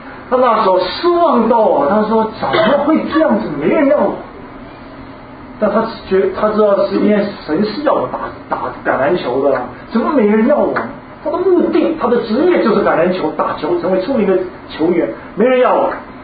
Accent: China; 我们中国人抬轿子很多

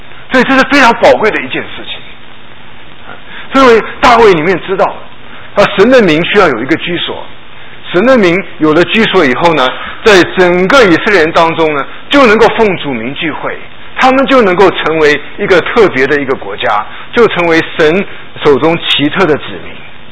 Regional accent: Taiwan; moved away as an adult; now in Houston, United States; 我是台湾长大的哈，所以我蒙恩得救呢也是在台湾。我一直到24岁的时候才到美国来

